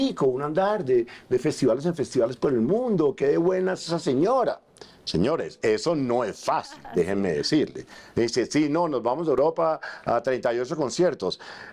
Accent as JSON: {"language": "Spanish", "country": "Colombia", "said": "Porque si uno a veces le dice a la gente, no, vengo de Colombia. Ah, Colombia."}